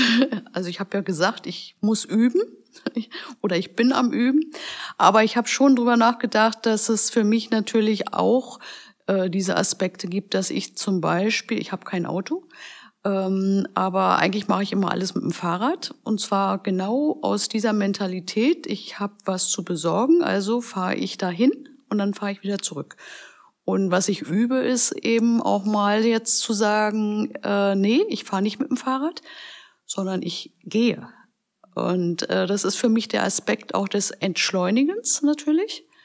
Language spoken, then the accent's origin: German; Berlin, Germany; Aber ich komme aus Berlin, also ich kenne auch anderes Leben.